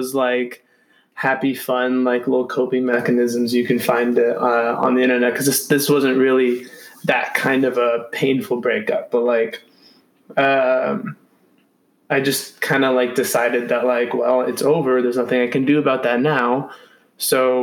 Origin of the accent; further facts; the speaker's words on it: California, United States; Because I mean, I'm from Northern California. I grew up around evergreens and pine trees and all that stuff.